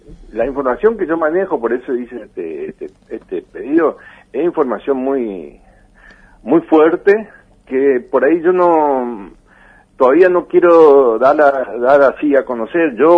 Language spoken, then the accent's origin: Spanish; Puerto Iguazú, Misiones, Argentina; porque somos de Iguazú, siempre nos pasa lo mismo